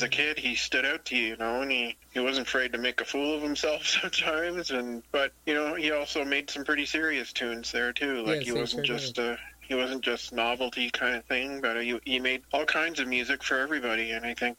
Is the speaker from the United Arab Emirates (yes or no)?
no; Ontario, Canada; now in Prince Edward Island, Canada; I'm originally from Ontario myself.